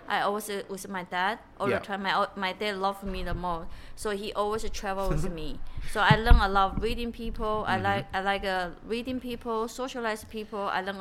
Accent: Malaysia; So I, as a Malaysian manager, if you can make me same table with Daniel Nagano, I will spend 5K for this tournament.

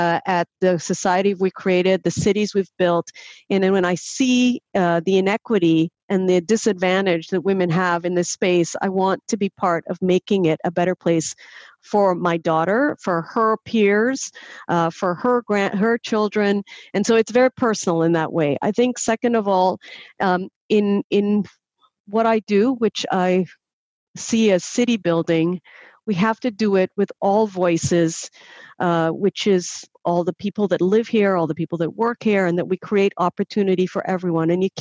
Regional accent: Trinidad & Tobago; I grew up in Trinidad in a matriarchal society. I was raised by very strong women, my mother, my grandmother

